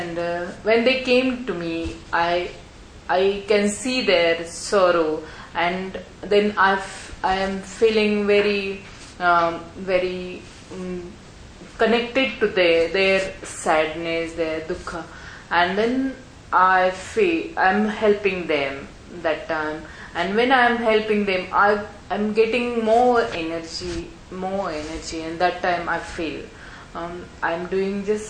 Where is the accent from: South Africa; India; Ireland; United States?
India; English is a second language; from India. I'm living in Pune city in India